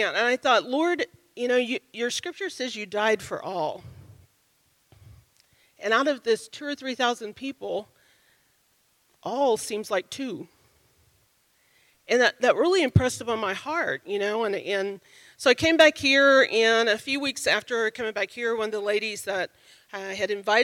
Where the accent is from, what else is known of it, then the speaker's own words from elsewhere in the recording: Oklahoma, United States; I was from Oklahoma. I was the only person from Oklahoma.